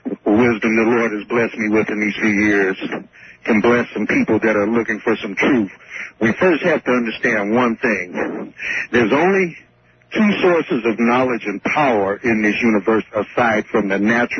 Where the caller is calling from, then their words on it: Chicago, Illinois, United States; I'm calling from Chicago.